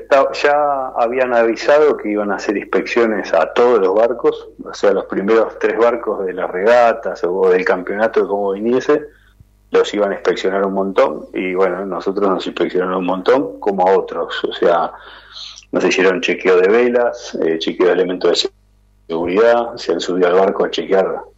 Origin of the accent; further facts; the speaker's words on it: Argentina; No es que nos pareció a nosotros como por argentinos, digamos.